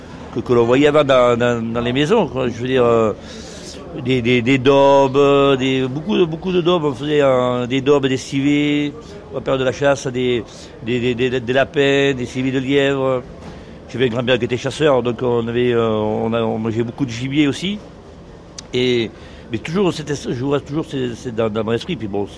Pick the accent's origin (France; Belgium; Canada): France; Provence-Alpes-Côte d'Azur; J'aime bien travailler les légumes parce que bon, chez nous en Provence, on a beaucoup de légumes et de bons légumes.